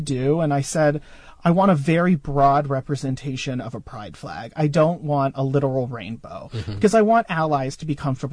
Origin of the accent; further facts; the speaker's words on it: San Francisco, California, United States; also born or lived in New Jersey; I grew up in San Francisco and then we moved to New Jersey and it was a very rural area